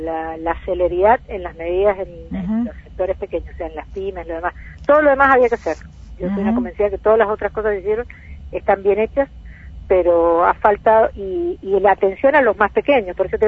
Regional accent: Argentina; Creo que lo que debemos aprender los argentinos de esto

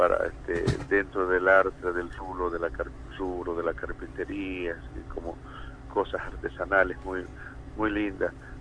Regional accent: Jujuy, Argentina; ahí a los que somos del norte argentino, sobre todo somos de Jujuy

